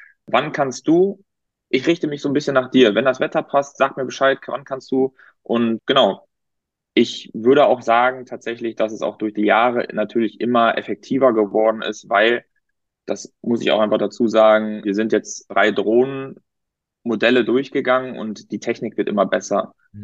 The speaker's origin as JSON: {"language": "German", "region": "North Rhine-Westphalia", "country": "Germany", "said": "Wir kommen alle drei aus dem Münsterland."}